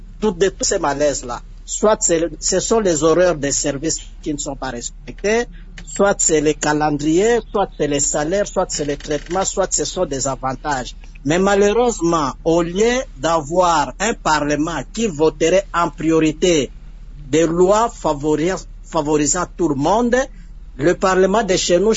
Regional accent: DR Congo; chez nous en République démocratique du Congo

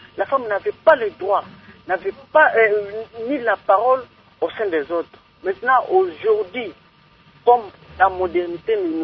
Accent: Kananga, Kasaï-Central, DR Congo; ici chez nous à Kananga

